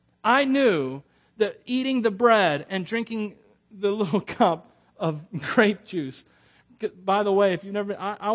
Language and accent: English; Wauchula, Florida, United States; I'm from Wachula. Did you carry him up to the Walmarts? That's how we talk.